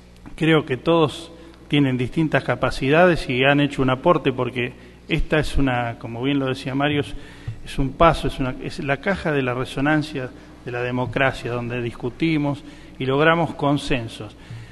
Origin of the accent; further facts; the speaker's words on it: Tandil, Buenos Aires Province, Argentina; soy una persona de Tandil, nací acá a 5 cuadras, me crié acá a 5 cuadras del municipio, tengo mi estudio jurídico hace 20 años a 2 cuadras del municipio, soy un hombre de Tandil, soy parte de la tandilinidad